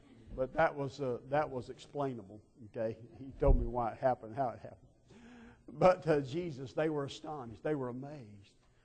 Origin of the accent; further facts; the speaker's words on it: Georgia, United States; My roommate was from Maine. After about a month, we learned to communicate. And I was from Georgia.